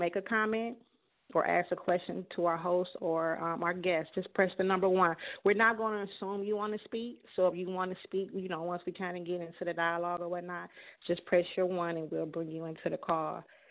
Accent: Cleveland, Ohio, United States; even in my city, I'm from Cleveland, Ohio, in our city, even within the last week, we've had at least 25 shootings.

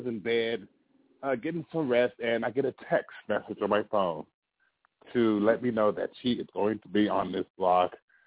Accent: San Francisco, California, United States; now in Philadelphia, United States; I'm from San Francisco, California. Yes, Yoshi would love to have you there. And I've been in Philadelphia for 9 years

